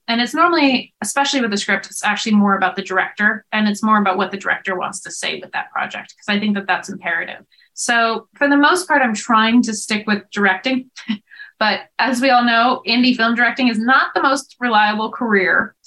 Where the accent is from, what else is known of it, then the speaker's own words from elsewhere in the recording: Topanga Canyon, California, United States; Look, I'm from Topanga Canyon, man.